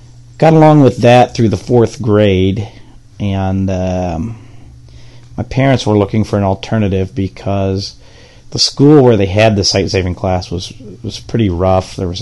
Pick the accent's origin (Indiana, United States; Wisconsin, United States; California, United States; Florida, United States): Indiana, United States; Indianapolis; And I grew up in Indianapolis. On the far east side of town in a little area they call Irvington, which was originally planned as an artist community back in the late 1800s.